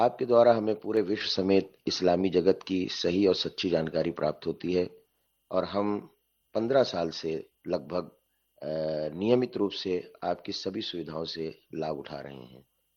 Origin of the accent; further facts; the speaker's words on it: Mumbai, Maharashtra, India; और मैं भारत के महाराष्ट्र स्टेट के मुंबई नगर का रहने वाला हूं।